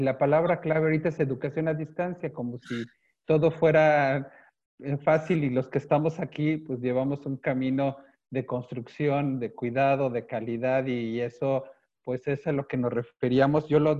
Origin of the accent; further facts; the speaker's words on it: Mexico; Algo que no podemos permitirnos como académicos mexicanos de educación a distancia